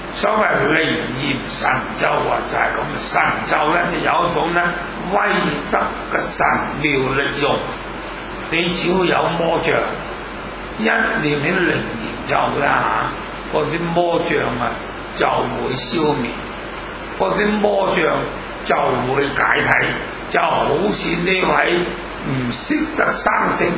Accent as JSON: {"language": "Cantonese", "country": "Hong Kong", "said": "好似法文咧，我哋未必好多人識嘅喎，因為法國未統治過香港啊嘛。"}